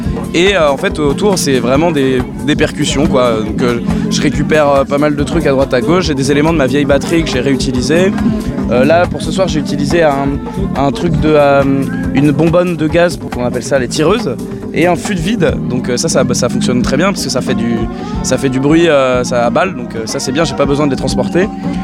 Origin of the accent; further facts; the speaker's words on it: Pays de la Loire, France; Je viens de Vendée.